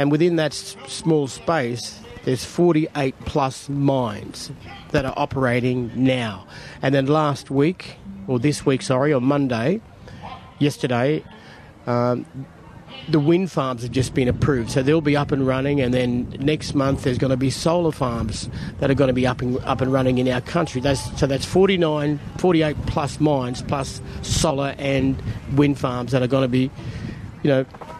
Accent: New South Wales, Australia; also born or lived in Queensland; I'm originally from the Gamilaroi Nation of Northern New South Wales and Southern Queensland.

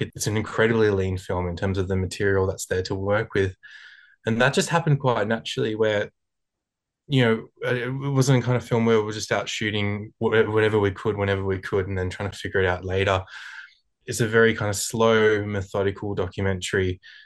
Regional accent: New South Wales, Australia; I'm originally from the Northern Rivers in New South Wales, and so growing up around kind of Lismore and Byron Bay area

